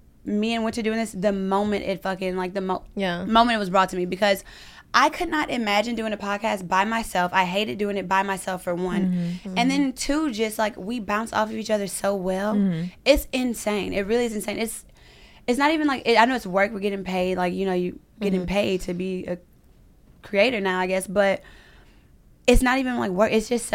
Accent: Baton Rouge, Louisiana, United States; moved away as an adult; I'm from Louisiana, born and raised, Baton Rouge. I moved out here at 22.

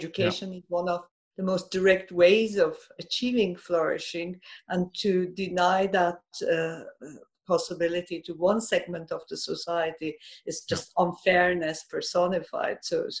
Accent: Iran; I grew up in Iran. I've seen the Islamic Revolution.

